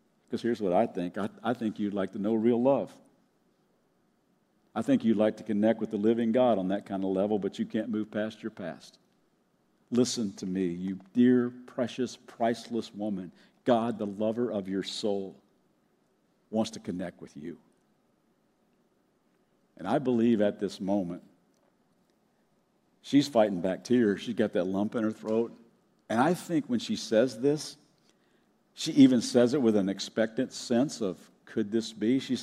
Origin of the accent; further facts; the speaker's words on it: Kentucky, United States; Like I said, I grew up in Kentucky, and I can remember an old song I learned way back in third grade music class.